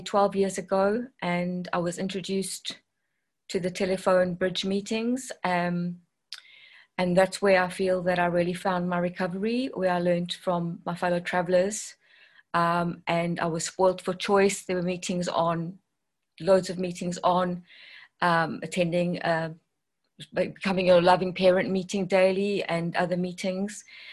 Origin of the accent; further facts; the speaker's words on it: South Africa; now in United Kingdom; I'm an adult child. I live in the UK. I've been here for about 23 years. I'm originally from South Africa.